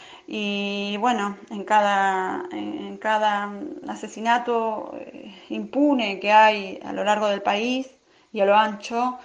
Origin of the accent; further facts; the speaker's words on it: El Bolsón, Río Negro, Argentina; now in Viedma, Argentina; Soy de Bolsón